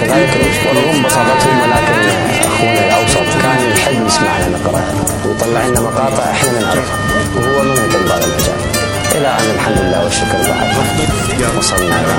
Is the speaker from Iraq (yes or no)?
yes; Iraq; تمثيل بلدي العراق